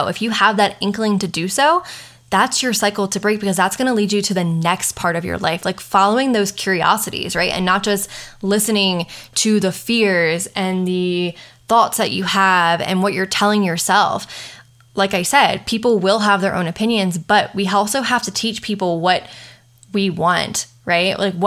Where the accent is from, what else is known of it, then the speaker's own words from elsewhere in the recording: Pasadena, Maryland, United States; If I can do it, I am just … from Pasadena, Maryland. I, you know, had doubts that I could actually build this big life for myself. I, you know, grew up in a very small town.